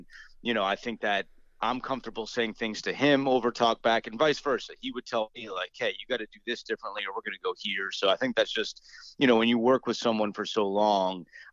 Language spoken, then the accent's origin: English; New Jersey, United States; Well, I can't tell you that growing up in New Jersey, I was a huge FDU fan.